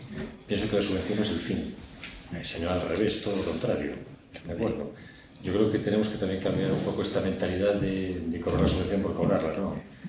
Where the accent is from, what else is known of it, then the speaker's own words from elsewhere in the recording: Galicia, Spain; Pensemos que nosotros, aparte de españoles, somos gallegos.